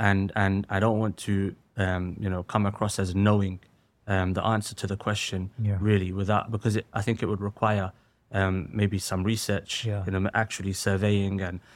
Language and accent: English; United Kingdom; Like, I am a Muslim, I'm British, yes, but I'm Muslim first.